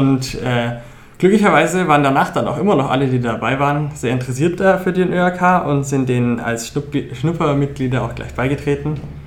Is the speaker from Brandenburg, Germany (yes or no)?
no; Friedberg, Bavaria, Germany; ich komme aus Friedberg und ich bin Mitglied im ÖAK.